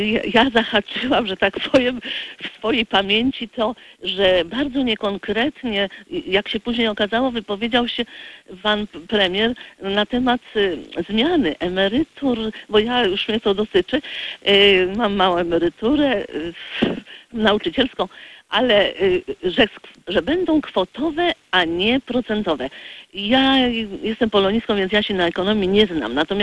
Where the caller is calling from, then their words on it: Warsaw, Masovian Voivodeship, Poland; z Warszawy.